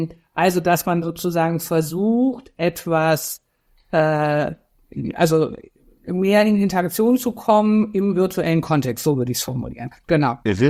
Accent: Cologne, North Rhine-Westphalia, Germany; ich komme aus Köln

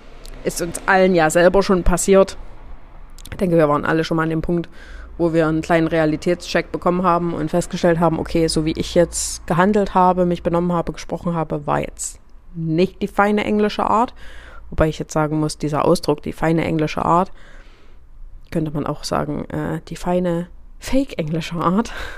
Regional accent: Germany; ich bin aus Deutschland

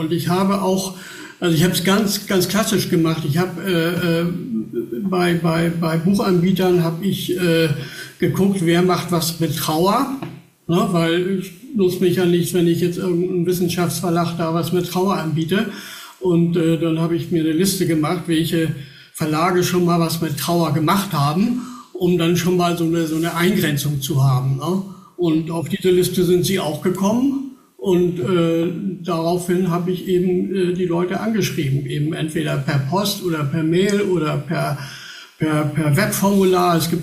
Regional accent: Hamburg, Germany; Und ich bin in Hamburg geboren, ich bin auch in Hamburg zur Schule gegangen, wohne aber jetzt schon seit 25 Jahren so ein bisschen außerhalb von Hamburg, aber auch nur ein paar Kilometer von der Landesgrenze entfernt.

